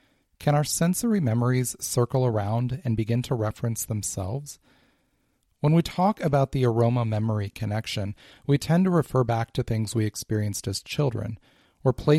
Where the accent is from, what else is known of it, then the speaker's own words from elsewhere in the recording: Midwest, United States; smells from my rural childhood growing up in the Midwest.